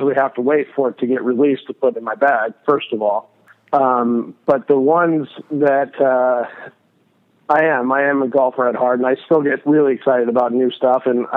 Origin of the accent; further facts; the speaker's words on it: San Diego, California, United States; So I grew up in San Diego and worked at a golf course there in town and all through school